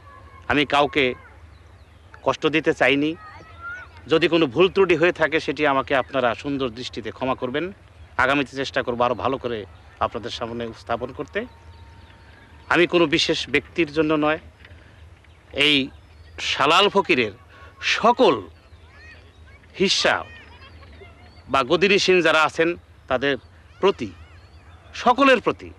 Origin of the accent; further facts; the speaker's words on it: Purbadhala, Mymensingh Division, Bangladesh; আমি এই এলাকারই ছেলে, এখান থেকে মাত্র দেড় মাইল দূরে আমার জন্মস্থান পূর্বধোয়ার গ্রামে।